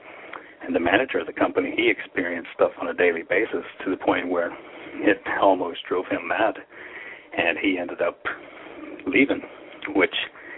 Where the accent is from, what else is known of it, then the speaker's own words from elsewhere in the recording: Oklahoma, United States; moved away as an adult; now in Ireland; I'm originally from Oklahoma, and in the late 90s, I made a trip to Ireland, which was only supposed to be a short trip, and 14 years later, I'm still here.